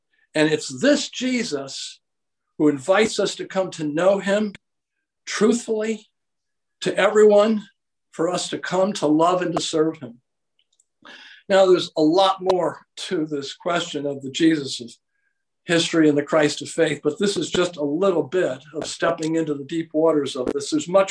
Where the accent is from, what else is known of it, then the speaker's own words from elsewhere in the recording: Loudonville, New York, United States; I discovered that the church that I grew up in Loudonville, New York, was having an all-night prayer vigil